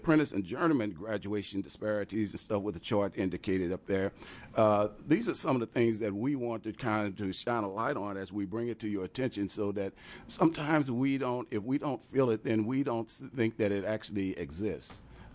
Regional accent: Eugene, Oregon, United States; just to kind of correct the records, I'm from Eugene. But that's okay. We're pretty close to Corvallis, so I can see how that can be.

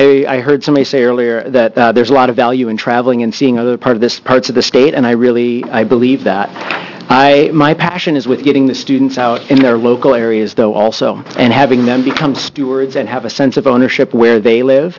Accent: Illinois, United States; now in Oregon, United States; Unfortunately, I was not born in Oregon. I was from Illinois, and we didn't have anything like that.

